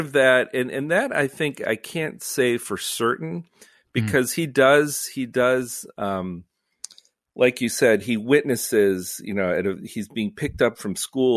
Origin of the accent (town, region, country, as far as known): Cleveland, Ohio, United States